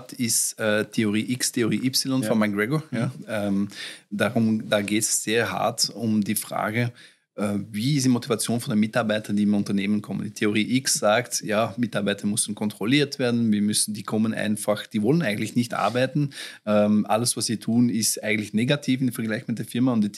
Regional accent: Flanders, Belgium; first language Flemish; German is a second language; es muss auch flämisch sein. Ja, das ist meine Muttersprache und das ist eigentlich viel entspannender zum Lesen als irgendeine andere Sprache.

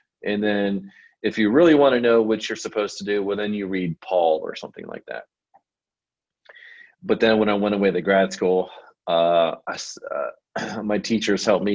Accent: Maryland, United States; I'm from Maryland, right outside D.C., so I grew up watching the Redskins.

